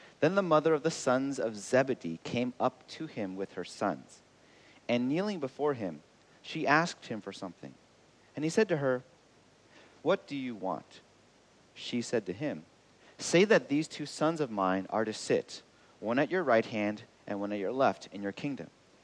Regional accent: Los Angeles, California, United States; And I grew up in the West Coast in Los Angeles, which is actually where Bert and I met.

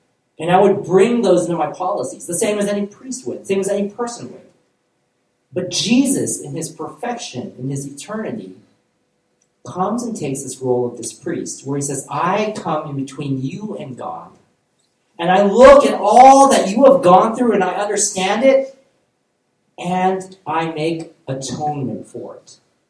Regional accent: United States; And because I'm from America, I would use our politicians

